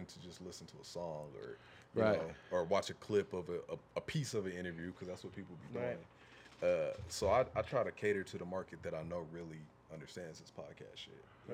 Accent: Denver, Colorado, United States; And I'm from Montbello, so.

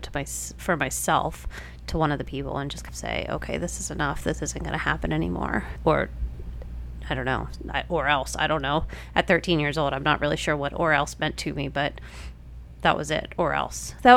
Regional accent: Maryland, United States; I grew up in Maryland, in the country. I think every once in a while people know that because of my accent. It pops out here and there. So I grew up in the country in Maryland.

